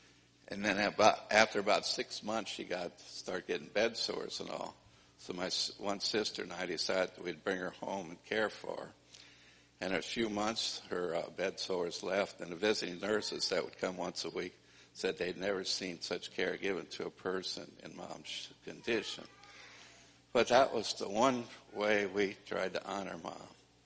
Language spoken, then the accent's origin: English; Belleville, Illinois, United States; I was raised in Belleville, Illinois, across the river in the 50s and 60s, basically.